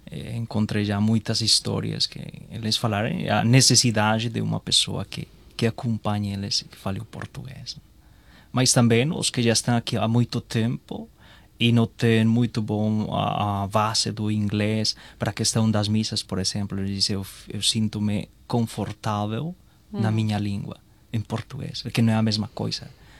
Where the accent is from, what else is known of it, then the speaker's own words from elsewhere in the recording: Colombia; Portuguese is a second language; eu sou da Colômbia.